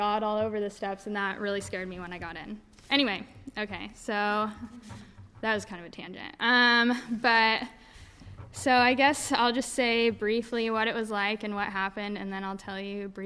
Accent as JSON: {"language": "English", "town": "Salt Lake City", "region": "Utah", "country": "United States", "tie": "born or raised there", "said": "And I grew up in Salt Lake City, Utah."}